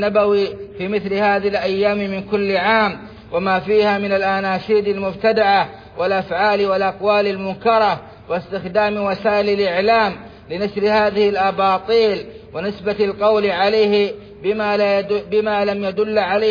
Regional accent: Saudi Arabia; للقضاء بإذن الله على هذا الفيروس بالكلية في بلادنا السعودية

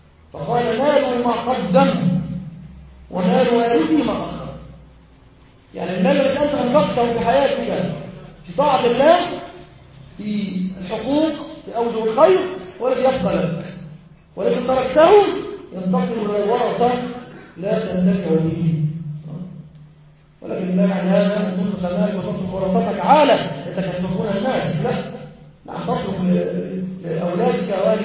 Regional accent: Egypt; وأن لا يجعل للكفار سبيلا علينا في بلدنا مصر أبدا.

